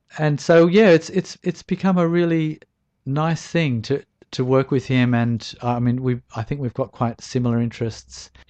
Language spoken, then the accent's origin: English; Glasgow, Scotland, United Kingdom; Tony, of course, being another Glaswegian, well, he would call himself a wherever he comes from, the a bit further away from Glasgow.